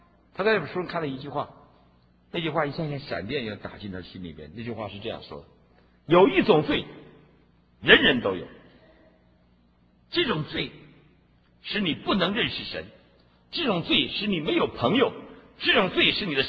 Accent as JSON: {"language": "Chinese", "region": "Shanghai", "country": "China", "said": "我们上海人呢都不去"}